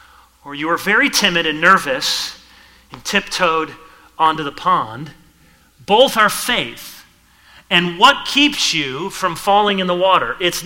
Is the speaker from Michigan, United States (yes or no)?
yes; Michigan, United States; it comes from my many years living in Michigan. And I grew up in Michigan and grew up playing pond hockey